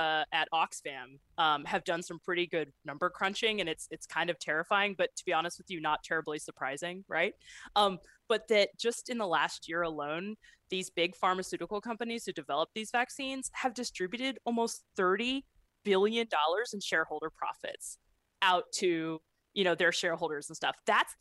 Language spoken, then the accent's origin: English; Tennessee, United States; Rick, I'm from Tennessee, okay?